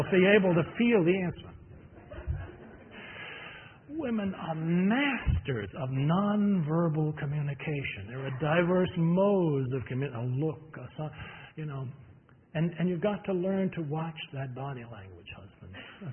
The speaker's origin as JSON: {"language": "English", "region": "New York", "country": "United States", "tie": "born or raised there", "said": "Now, I grew up in New York, around New York. There are a lot of Italians in New York."}